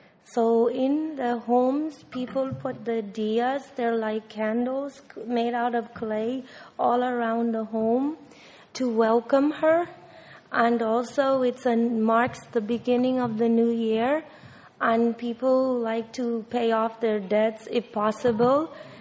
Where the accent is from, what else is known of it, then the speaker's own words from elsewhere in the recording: Suriname; I come from Suriname. I'm part Indian and part Indonesian, and we are Hindu, but we do respect all religions.